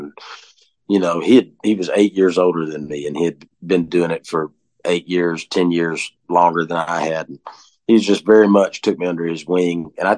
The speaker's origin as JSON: {"language": "English", "region": "Georgia", "country": "United States", "said": "But I'm from the South. I'm from Georgia, so I look for the Southern Star."}